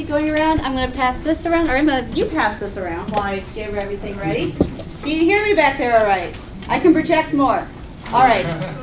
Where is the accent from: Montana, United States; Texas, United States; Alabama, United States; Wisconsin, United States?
Wisconsin, United States; Lake Geneva; I'm from Lake Geneva. I'm in Paul Ryan's area. We're really kind of red. It's the area where if you're a Democrat or liberal, you have your secret handshake so you all know each other.